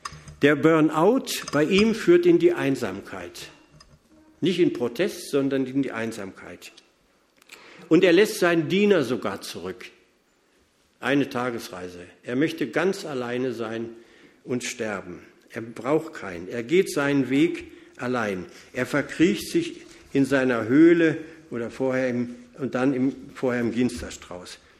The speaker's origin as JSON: {"language": "German", "country": "Poland", "tie": "born there", "said": "Ich bin nicht auf der Flucht geboren, 1942, irgendwo in Polen, gibt es heute gar nicht mehr wahrscheinlich den Ort"}